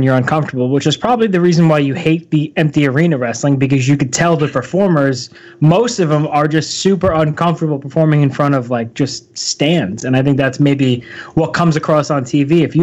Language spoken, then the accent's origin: English; Northeast, United States; like I said, we're from the Northeast, so there's a lot of stuff that goes on in the Midwest and the West that we aren't too familiar with over here.